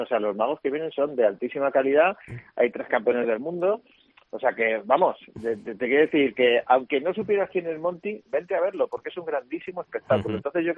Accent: Ávila, Castile and León, Spain; pues yo soy de Ávila, y ya sabes que los de Ávila estamos todavía quejándonos de que no vienen cosas a Ávila

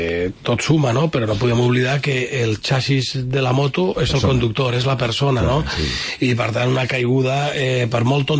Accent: Barcelona, Catalonia, Spain; que ens fa tenir por i un cert patiment envers el nostre futur com a barcelonins i com a ciutat

